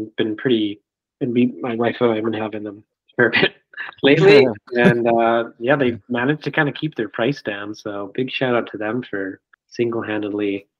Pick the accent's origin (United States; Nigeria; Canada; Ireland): Canada; Penticton, British Columbia; It's actually been kind of like growing up in Penticton. Like it was a pretty sleepy place.